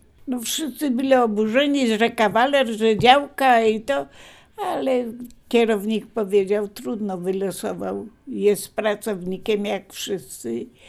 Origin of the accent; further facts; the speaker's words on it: Zalesie Dolne, Masovian Voivodeship, Poland; also born or lived in Piaseczno; now in Poznań, Poland; Przyjechałam do Poznania z Piaseczna, spod Warszawy, Zalesie Dolne. Piaseczno było moim miastem, gdzie się urodziłam. W Zalesiu Dolnym się wychowałam, to było obok. To jest taka miejscowość jak Puszczykowo, Puszczykówko, coś w tym.